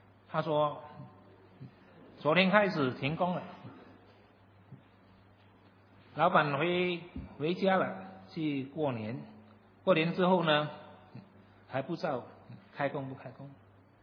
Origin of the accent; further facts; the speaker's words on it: Singapore; 我们新加坡人这样，东家不打打西家没事啊